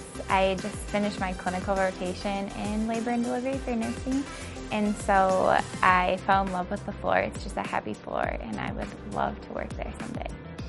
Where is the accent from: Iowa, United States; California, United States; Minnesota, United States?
Minnesota, United States; Rochester; This will be my second year with the MVC and I'm from Rochester, Minnesota.